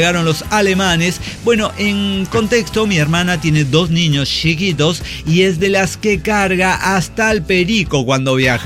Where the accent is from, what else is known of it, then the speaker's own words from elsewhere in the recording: Toluca, State of Mexico, Mexico; Nosotros somos de Toluca.